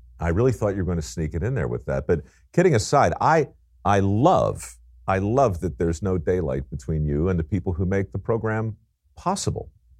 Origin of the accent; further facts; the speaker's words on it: Baltimore, Maryland, United States; I was convinced as a young guy growing up in Baltimore that I would follow in the footsteps of my grandfather, who lived right next door.